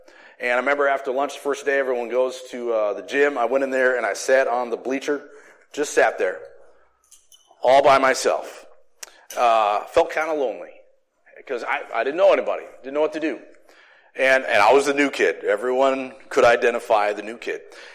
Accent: Shell Lake, Wisconsin, United States; I grew up in Shell Lake, and halfway through after Christmas, we moved down to River Falls.

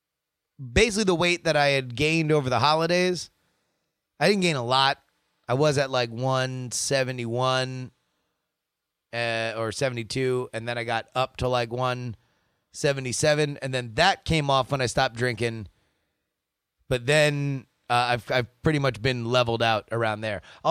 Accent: Canada; I'm from Canada, so we're generally still expecting a snowstorm or three by the time that March rolls around.

